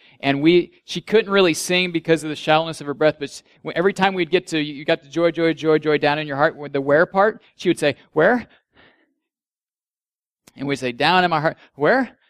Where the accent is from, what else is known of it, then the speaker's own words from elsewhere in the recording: Illinois, United States; I grew up in Illinois. We were back home.